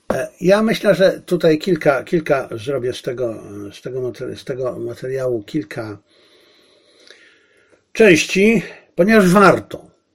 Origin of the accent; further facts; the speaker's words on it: Zabrze, Silesian Voivodeship, Poland; Moją małą ojczyzną jest Zabrze.